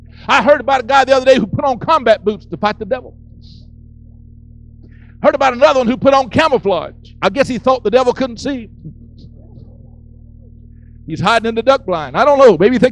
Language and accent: English; Florida, United States; I am from Florida, so I can say that.